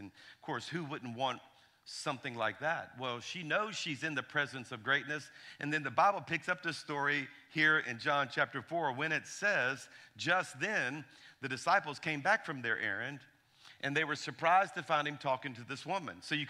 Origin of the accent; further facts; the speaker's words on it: Louisiana, United States; I'm from Louisiana, okay? So I see humor in Scripture, too